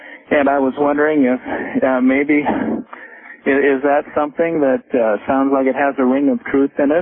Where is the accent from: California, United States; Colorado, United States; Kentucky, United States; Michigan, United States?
Colorado, United States; now in Portland, United States; I'm calling from Portland.